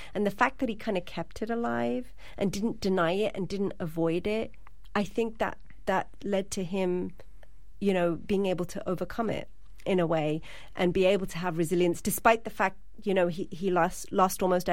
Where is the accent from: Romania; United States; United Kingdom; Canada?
United Kingdom; England; I was kind of disconnected from it because I grew up in England.